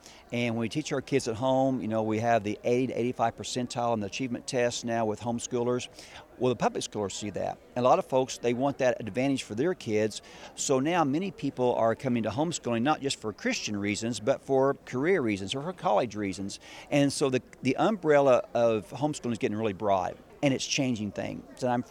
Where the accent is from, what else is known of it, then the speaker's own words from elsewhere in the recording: Illinois, United States; Like I say, we're from Southern Illinois. We don't see the things that you see in Chicago